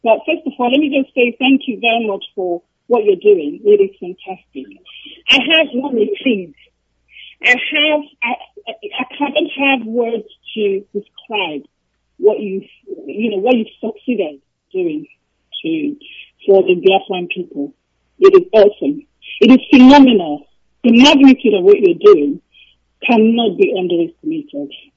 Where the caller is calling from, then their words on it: England, United Kingdom; Because I know you're New York. I'm calling you from England.